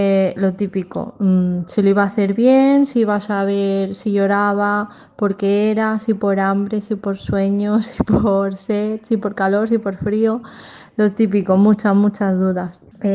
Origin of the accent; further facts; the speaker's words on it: Barcelona, Catalonia, Spain; de Barcelona